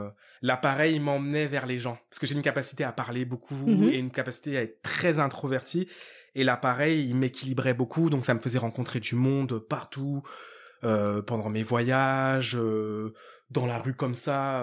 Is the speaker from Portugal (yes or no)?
no; Ivry-sur-Seine, Île-de-France, France; born there; Mon enfance, moi, je suis né à Ivry, dans 94.